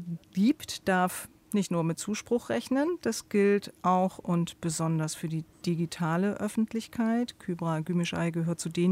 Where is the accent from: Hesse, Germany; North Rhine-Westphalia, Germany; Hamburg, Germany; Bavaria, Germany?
Hamburg, Germany; Für uns Hamburger klingt es nicht so doll.